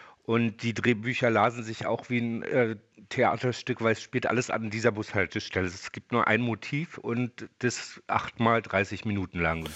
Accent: Falkensee, Brandenburg, Germany; also born or lived in Hennigsdorf / Berlin; Ich bin Brandenburger. Ich bin in Hennigsdorf geboren, Falkensee zur Schule gegangen und dann nach Berlin gezogen. Mhm. Also mich hat es dann irgendwann später wieder nach Brandenburg zurückgezogen.

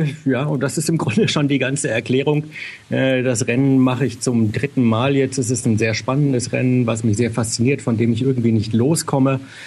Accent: Fürth, Bavaria, Germany; born there; Geboren bin ich in Fürth in Bayern.

